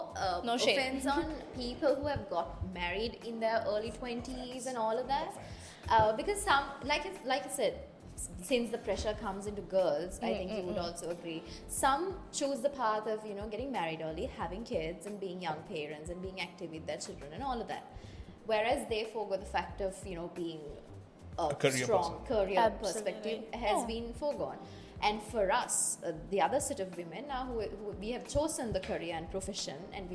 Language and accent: English; Galle, Southern Province, Sri Lanka; Okay, so I went to Sacred Heart Convent Gaul because my hometown is Gaul.